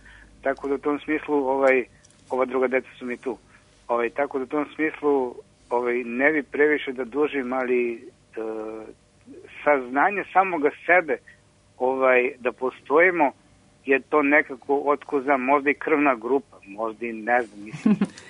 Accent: Leskovac, Southern and Eastern Serbia, Serbia; born there; now in Bela Crkva, Serbia; Ja živim u Beloj crkvi, potičem, rođen sam u Leskovcu, a potičem iz Crne Gore.

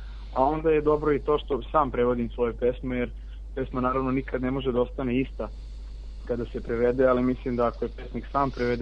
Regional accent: Serbia; now in London, United Kingdom; ovde smo iz Londona, u bendu su još 4 Engleza, nas je petorica, ja sam jedini Srbin

